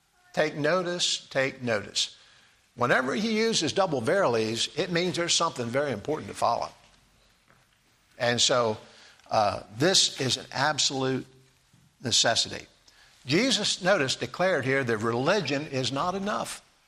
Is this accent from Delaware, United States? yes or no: yes; Delaware, United States; now we weren't in the same church because she was from Maryland, I'm from Delaware